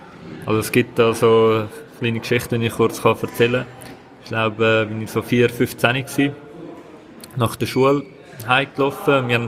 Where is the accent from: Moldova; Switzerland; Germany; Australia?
Switzerland; Zurich; Zürich, im Kreis 3. Mhm. Bin ich aufgewachsen. Ich bin hier in der Schule.